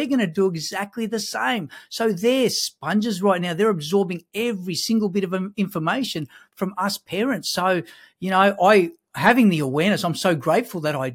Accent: Czechia; So for me, I grew up over in Europe, in the Czech Republic, and typical European parents, they used to, what we call as abuse.

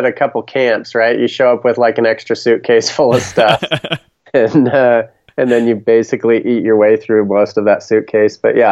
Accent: Denver, Colorado, United States; I grew up in Denver, so this is the Rocky Mountain News.

